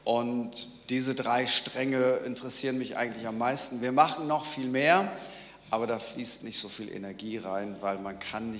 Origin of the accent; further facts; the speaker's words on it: Lower Saxony, Germany; born there; Ich bin gebürtiger Ostfriese